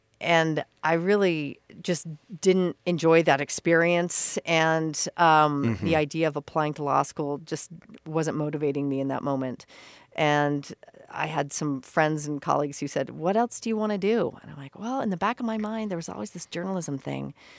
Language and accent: English; Idaho Falls, Idaho, United States; And I had such a great experience growing up in Idaho Falls. My family's five generations from that state.